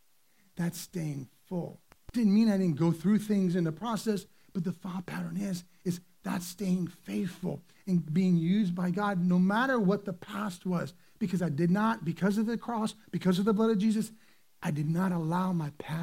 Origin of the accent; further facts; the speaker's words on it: United States; I will remind you before that I'm an American, and I am American. I have my American flag.